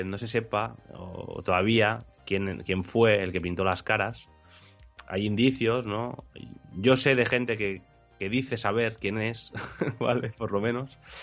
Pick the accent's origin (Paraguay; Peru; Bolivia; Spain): Spain; Nosotros somos de aquí, de España